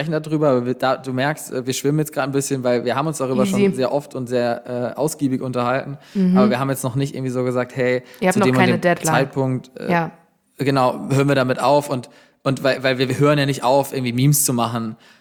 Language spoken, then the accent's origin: German; Baden-Württemberg, Germany; ich komme aus einer Fasnachtshochburg aus dem Schwarzwald